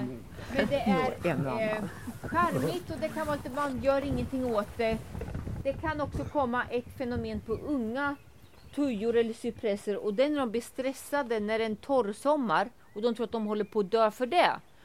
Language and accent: Swedish; Östergötland, Sweden; jag var nere på Vikbolandet, där jag kommer ifrån.